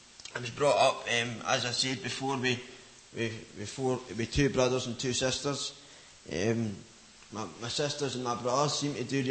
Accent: Coatbridge, Scotland, United Kingdom; I was brought up in Coatbridge. It's in Glasgow, in Scotland. I was brought up with a good family.

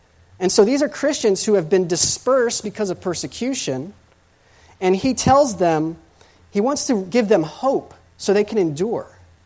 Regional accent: Texas, United States; born there; Originally I was born in Texas, and so I didn't have negative temperatures.

